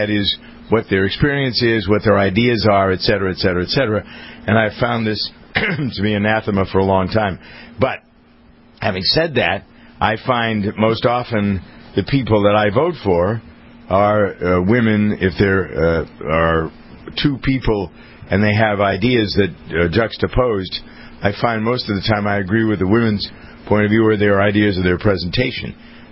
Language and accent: English; Framingham, Massachusetts, United States; my hometown here in Massachusetts, Framingham